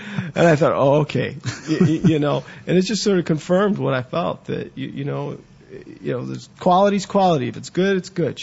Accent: Chicago, Illinois, United States; I grew up in Wrigleyville. It was Puerto Rican neighborhood, you know. My mom was from Dominican Republic.

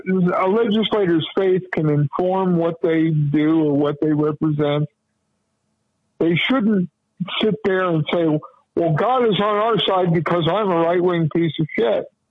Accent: Indianapolis, Indiana, United States; Unfortunately, in my hometown of Indianapolis, the John Bitch Society.

